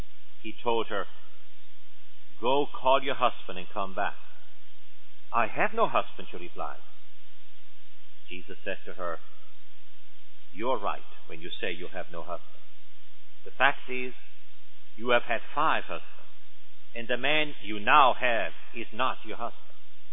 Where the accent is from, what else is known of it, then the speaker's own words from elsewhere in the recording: Switzerland; moved away; I came from Switzerland 35 years ago to this beautiful country. This has become now my country